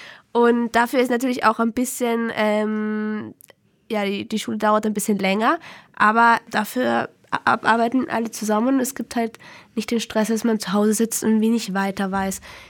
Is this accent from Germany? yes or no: no; Austria; Und wie du gesagt hast, nicht wie bei uns in Österreich, müssen sie sich schon früh entscheiden, sondern viel später erst.